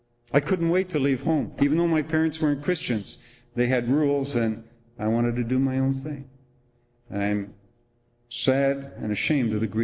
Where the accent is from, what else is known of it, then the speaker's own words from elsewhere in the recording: Canada; I knew all my life, probably, now I grew up in Canada